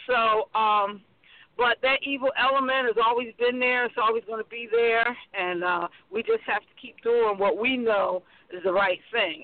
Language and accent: English; Newark, New Jersey, United States; now in Florida, United States; But I'm originally from New Jersey. I'm originally from Newark.